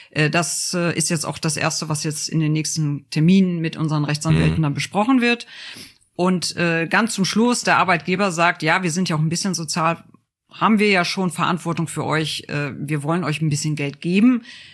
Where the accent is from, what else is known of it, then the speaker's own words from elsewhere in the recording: Northern Germany, Germany; born there; ich komme gebürtig aus Norddeutschland